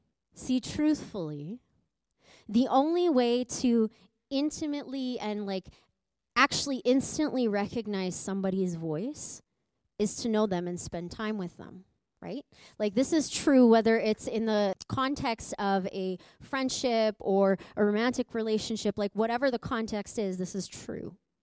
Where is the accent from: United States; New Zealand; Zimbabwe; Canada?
Canada; Edmonton, Alberta; I'm from Edmonton originally